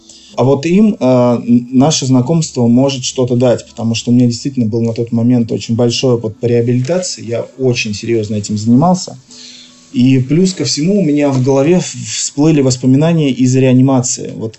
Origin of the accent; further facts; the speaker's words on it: Tver, Tver Oblast, Russia; Я родился в Твери, всю жизнь здесь прожил. Я, собственно говоря, тверичанин коренной.